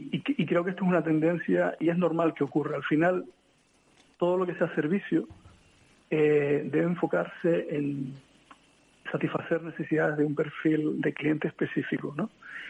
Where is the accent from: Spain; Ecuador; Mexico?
Spain; Lanzarote, Canary Islands; now in Germany; yo soy de Lanzarote, vivo en Alemania y afortunadamente tengo la suerte de vivir en algunos países, incluso algunos continentes.